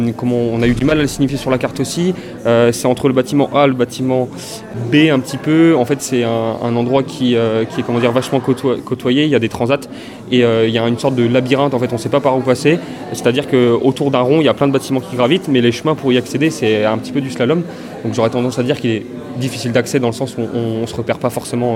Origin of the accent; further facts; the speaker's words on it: Brittany, France; Alors moi je suis breton, j'ai fait ma licence 3 en infocom à Rennes 2, donc pendant 3 ans.